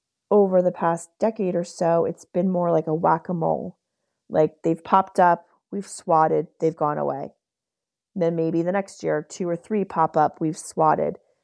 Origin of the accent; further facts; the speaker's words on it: Virginia, United States; 11 years ago, personhood was introduced in Virginia, in my home state.